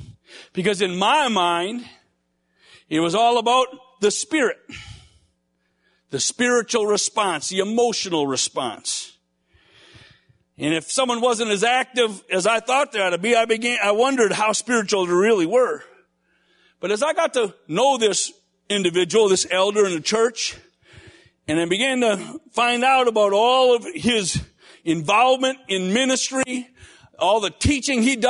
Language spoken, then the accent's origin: English; Menasha, Wisconsin, United States; I grew up in Menasha, Wisconsin. Paper mill center of the world when I was growing up.